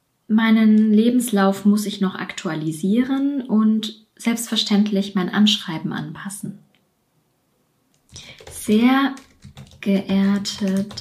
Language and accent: German; Spain; German is a second language; moved away as an adult; now in Germany; ich bin Ärztin und lebe seit 7 Jahren in Deutschland. Ursprünglich komme ich aus Spanien.